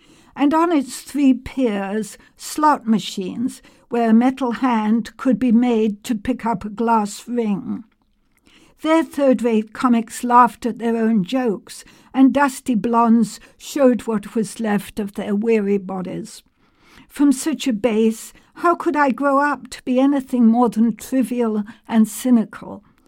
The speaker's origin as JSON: {"language": "English", "town": "Blackpool", "region": "North West England", "country": "United Kingdom", "tie": "born or raised there", "said": "I was brought up in Blackpool, a seaside honky-tonk kind of town on the northwest coast of England."}